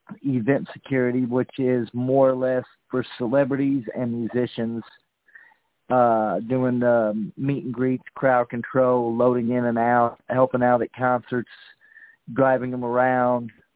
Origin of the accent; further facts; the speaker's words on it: Indiana, United States; now in Indianapolis, United States; I am from Indianapolis, Indiana. Born and raised in Indiana, but not Indianapolis. I've lived here for about going on 32 years